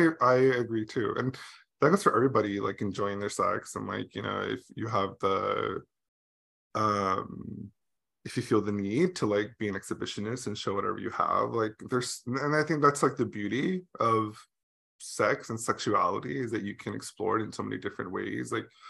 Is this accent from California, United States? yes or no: yes; Los Angeles, California, United States; also born or lived in New York; I am born and raised in California, Los Angeles. My parents, most of my family live here.